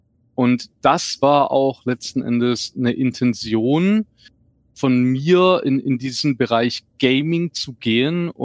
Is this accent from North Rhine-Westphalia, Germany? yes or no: no; Stuttgart, Baden-Württemberg, Germany; accent: Swabian; auch man hörte so ein bisschen an meinem schwäbischen Akzent, sind wir eine Familie aus Stuttgart